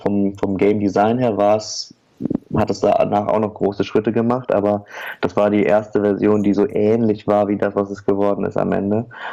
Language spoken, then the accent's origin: German; Oer-Erkenschwick, North Rhine-Westphalia, Germany; Also wir kennen uns, weil wir alle aus der gleichen Stadt kommen. Wir kommen nämlich alle aus Oerdenschwick. Das ist eine kleine Stadt am Rande des nördlichen Ruhrgebiets.